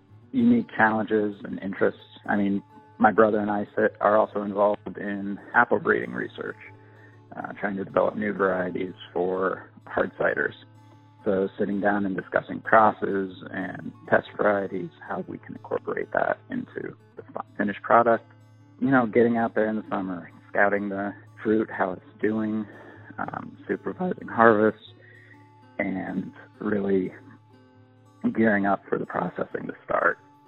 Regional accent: Ohio, United States; I'm from Wayne County.

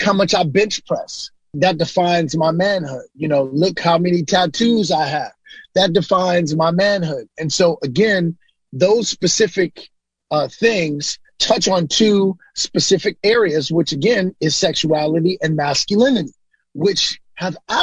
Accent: Brooklyn, New York, United States; In the environment that I grew up in Brooklyn, we were often taught that everything about manhood was about sexuality and masculinity.

